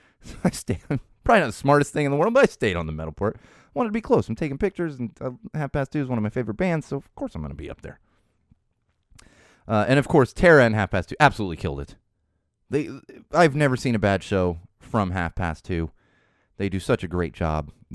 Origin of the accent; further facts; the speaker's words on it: San Diego, California, United States; I've been listening because I grew up in San Diego. Been listening to him forever.